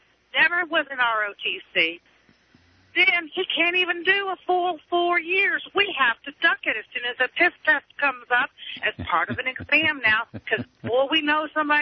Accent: West Virginia, United States; a supposedly Democratic state, I'm from West Virginia, actually

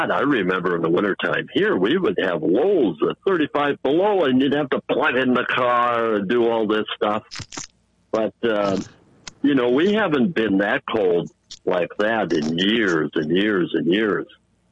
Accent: Minnesota, United States; I'm not originally from North Dakota here. I'm originally from, you know, from Minnesota, but I'm very much familiar with North Dakota here, you know, because I lived here

